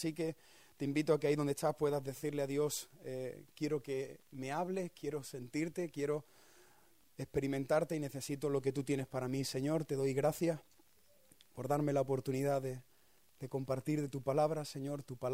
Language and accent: Spanish; Cádiz, Andalusia, Spain; now in Palma del Río, Spain; soy pastor, actualmente estamos pastoreando en Palma del Río, Córdoba, aunque mi ciudad de origen soy de Cádiz y mi mujer es colombiana de Bogotá.